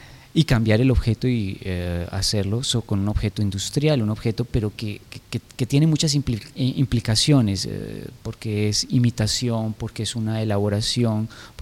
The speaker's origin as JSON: {"language": "Spanish", "country": "Colombia", "said": "yo soy un colombiano que está investigando el terreno europeo"}